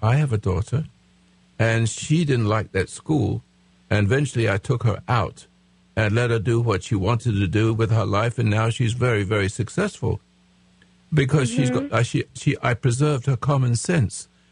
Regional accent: England, United Kingdom; I'm an Englishman, so we didn't get certificates and things like

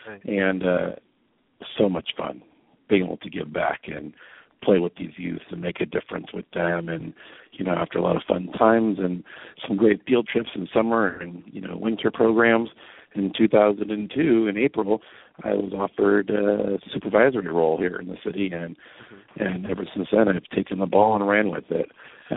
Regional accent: Manhattan Beach, California, United States; and super proud to be growing up in the Manhattan Beach school system, and here I am today, just trying to give back a little something to what I took out.

